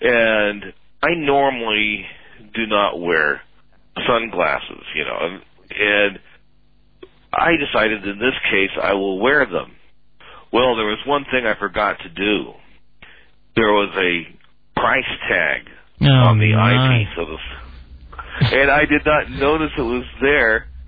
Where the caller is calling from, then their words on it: Medford, Oregon, United States; I'm calling from Medford, Oregon.